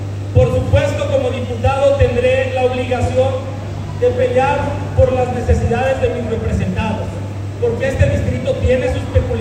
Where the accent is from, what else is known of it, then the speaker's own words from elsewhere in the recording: Mexico; realmente somos mexicanos.